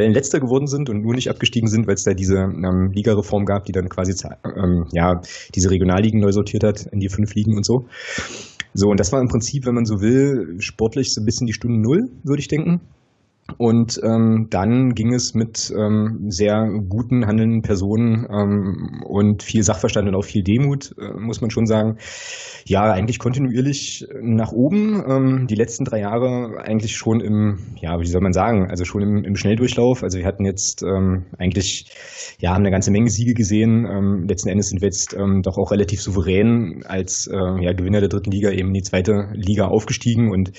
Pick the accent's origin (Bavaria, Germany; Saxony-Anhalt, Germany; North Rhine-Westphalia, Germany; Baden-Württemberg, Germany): Saxony-Anhalt, Germany; Magdeburg; Ich komme aus Magdeburg, bin da geboren und aufgewachsen